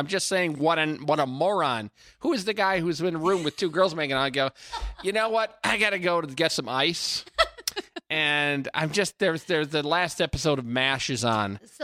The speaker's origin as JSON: {"language": "English", "town": "Shorewood", "region": "Wisconsin", "country": "United States", "tie": "born or raised there", "said": "where I've located three sex parties in my hometown of Shorewood, Wisconsin."}